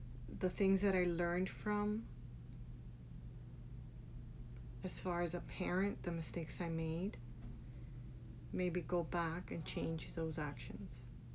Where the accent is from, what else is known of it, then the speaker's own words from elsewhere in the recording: New Jersey, United States; born there; now in Miami, United States; Well, I've only lived here in Miami, and then I was born in New Jersey.